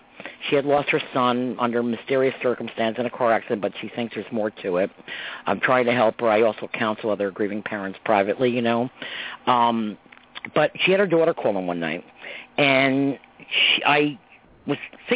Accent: Croton-on-Hudson, New York, United States; So I grew up in Croton and Hudson, New York.

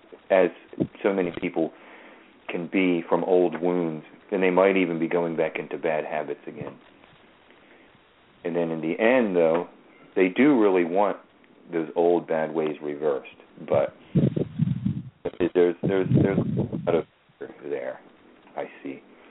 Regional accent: Baltimore, Maryland, United States; I'm from Baltimore, and they say that in Baltimore.

